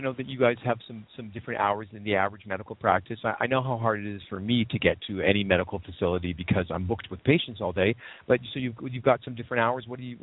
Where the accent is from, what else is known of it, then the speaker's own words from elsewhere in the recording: Canada; now in United States; I'm Canadian, and I have experience in the Canadian healthcare system